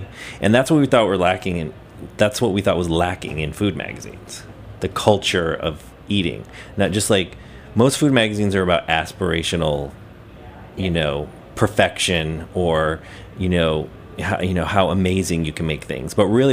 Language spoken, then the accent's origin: English; New Orleans, Louisiana, United States; I grew up in New Orleans, and New Orleans is a very food city.